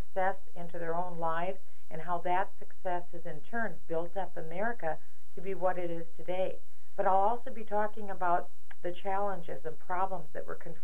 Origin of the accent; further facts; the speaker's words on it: Iowa, United States; the values that I was able to absorb from the beautiful people that poured into my life growing up in Iowa. I'm part of seven generations of Iowans.